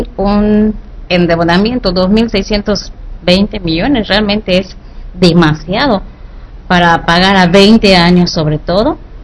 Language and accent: Spanish; Yucatán, Mexico; lo que realmente nos beneficia a nosotros como pueblo, como yucatecos y todo